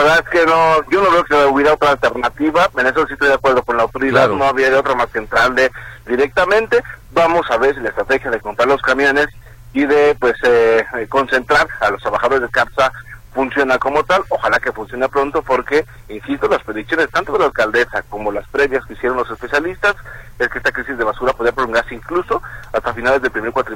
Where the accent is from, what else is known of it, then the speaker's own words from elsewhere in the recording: Guadalajara, Jalisco, Mexico; Ahora mencionaba la alcaldesa, somos menos tapatíos y curiosamente generamos más basura.